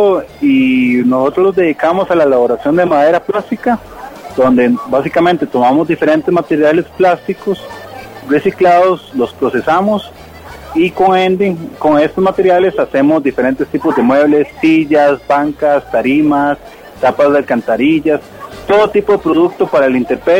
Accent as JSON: {"language": "Spanish", "country": "Costa Rica", "said": "somos buenos ticos, de esos que trabajan de verdad"}